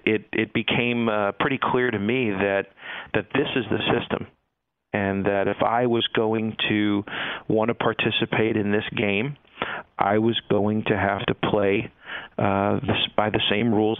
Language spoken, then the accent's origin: English; Los Angeles, California, United States; also born or lived in Brooklyn, New York; they moved to Los Angeles shortly after my family and I moved from Brooklyn, New York to Los Angeles.